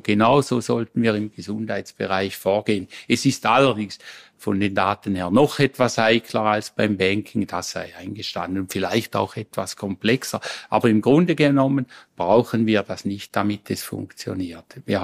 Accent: Schaffhausen, Switzerland; wenn ich als Schaffhauser das mache und auf mich nehme

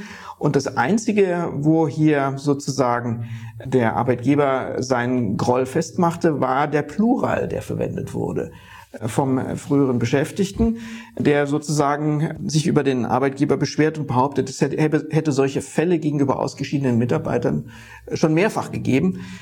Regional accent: Rhineland-Palatinate, Germany; Ich bin ein großer Verfechter der Mundart, ich komme aus der Palz und könnte auch ganz anders hier reden.

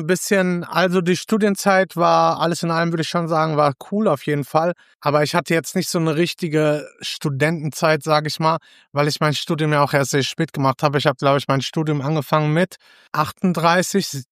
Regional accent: Gelsenkirchen, North Rhine-Westphalia, Germany; Ich komme halt aus Gelsenkirchen

